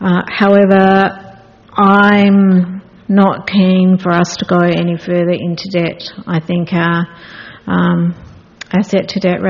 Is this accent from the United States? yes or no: no; Milang, South Australia, Australia; Goolwa does it on behalf of the whole of Alexandrina, so including Malang, which is my hometown, and the riverboat heritage there.